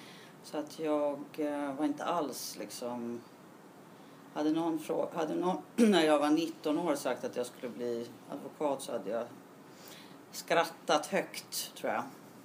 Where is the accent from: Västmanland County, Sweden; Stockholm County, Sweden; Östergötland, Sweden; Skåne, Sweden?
Stockholm County, Sweden; Stockholm; Jag växte upp i Stockholm, i Stockholms innerstad.